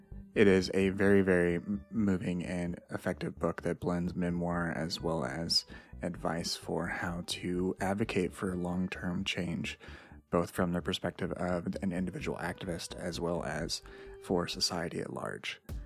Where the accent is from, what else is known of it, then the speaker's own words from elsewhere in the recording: Indiana, United States; So I grew up in Indiana